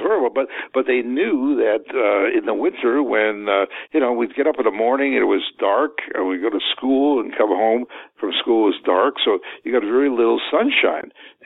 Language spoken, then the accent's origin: English; Canada; as I say, I was brought up in Canada, in the middle of the country. It gets pretty nippy there in the winter.